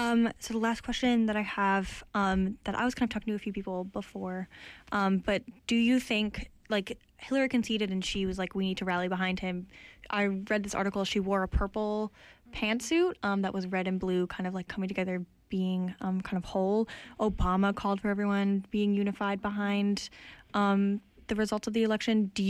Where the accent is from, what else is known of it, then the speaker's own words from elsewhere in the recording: United States; Like, as an American, when I travel, I definitely get a lot of like, well, like, you're so like religious.